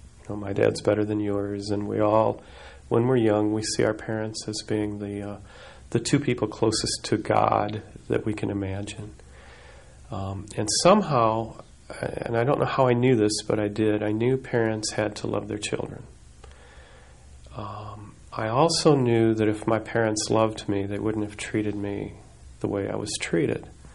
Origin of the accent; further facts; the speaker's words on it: St. Louis, Missouri, United States; born there; I was born in St. Louis, in the city. I was the oldest child